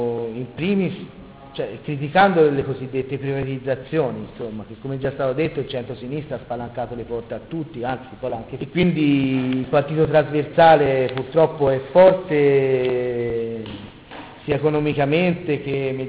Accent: Tuscany, Italy; da buon toscani siamo anche ironici

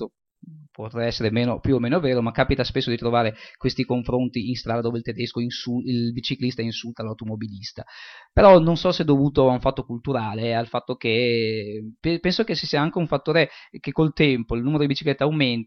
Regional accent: Udine, Friuli-Venezia Giulia, Italy; Io, insomma, vengo da Udine, ho vissuto gran parte, nel mio percorso nomade, ho vissuto almeno 12 anni a Udine come residente

